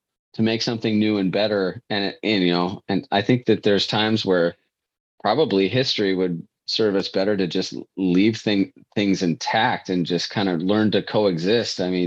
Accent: Victor Point, United States; I didn't grow up in Silverton. I grew up in Victor Point, which is, I think we talked about this.

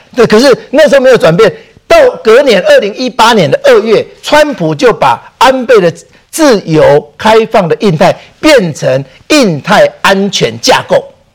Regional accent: Taiwan; 我们台湾人要知道，我们台湾人面临四个难题

